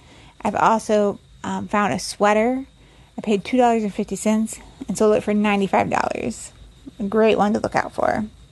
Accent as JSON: {"language": "English", "town": "Orland Park", "region": "Illinois", "country": "United States", "said": "I am from Orland Park, Illinois, and I have been selling on eBay for 1 year."}